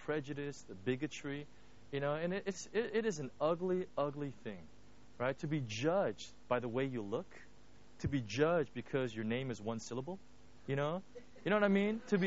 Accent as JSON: {"language": "English", "country": "United States", "tie": "born or raised there", "said": "like when I was raised in the United States, I had to go through this all the time."}